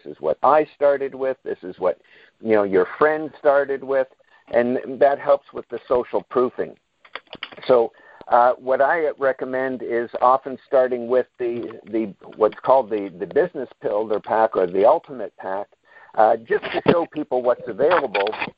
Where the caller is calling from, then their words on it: Peterborough, Ontario, Canada; I am calling in from Peterborough, Ontario